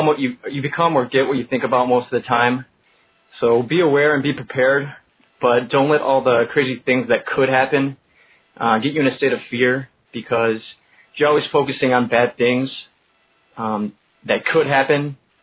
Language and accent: English; Detroit, Michigan, United States; I'm from Detroit, and TFT brought me on the call.